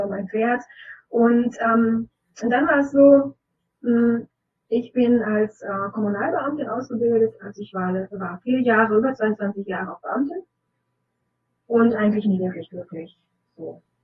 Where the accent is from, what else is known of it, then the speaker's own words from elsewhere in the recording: Bielefeld, North Rhine-Westphalia, Germany; ich komme aus Bielefeld, also Nordrhein-Westfalen.